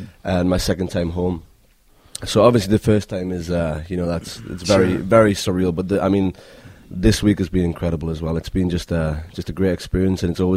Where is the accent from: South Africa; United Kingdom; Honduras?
United Kingdom; Newcastle upon Tyne, North East England; accent: Geordie; so I'm from Newcastle, so I'm a Geordie